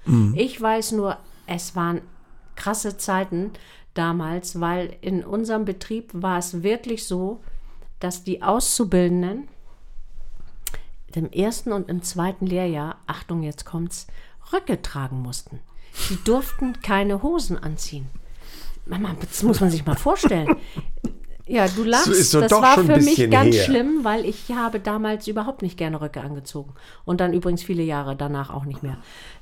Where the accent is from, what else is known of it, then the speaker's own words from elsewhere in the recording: Norderstedt, Schleswig-Holstein, Germany; also born or lived in Hamburg; Ich selber komme auch aus Schleswig-Holstein. Also meine Eltern sind, ich bin zwar in Hamburg geboren, da lege ich auch extremen Wert drauf, sehr großen Wert. Und meine Eltern sind dann nach Norderstedt gezogen